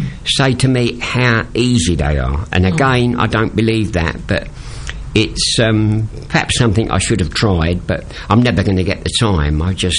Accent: London, United Kingdom; born there; My love really has always been where I live, and I call it East Anglia, although I was born in London.

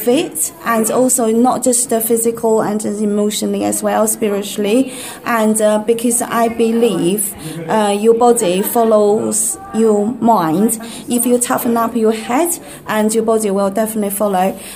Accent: China; English is a second language; moved away as an adult; now in United Kingdom; Originally, I'm from China, but that was about 17 years ago.

